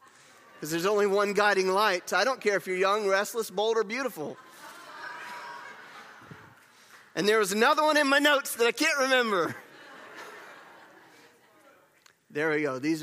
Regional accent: North Carolina, United States; now in Ohio, United States; I mean, we don't have any beaches here in Ohio, but I grew up in North Carolina.

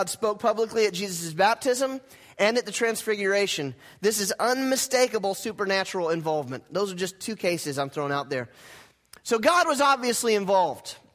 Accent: North Carolina, United States; But I grew up in North Carolina. That's not a bad thing.

